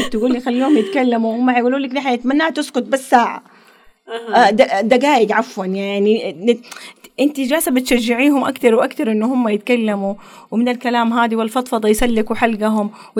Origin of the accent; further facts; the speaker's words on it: Hadhramaut, Yemen; now in Saudi Arabia; أنا بتكلم كوني كحضرمية عايشة، يمنية عايشة في السعودية